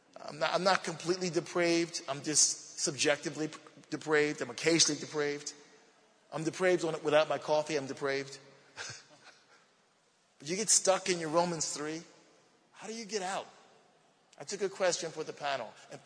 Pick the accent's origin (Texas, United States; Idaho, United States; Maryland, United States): Maryland, United States; Baltimore; accent: Baltimore; you can tell by my accent I'm from Baltimore.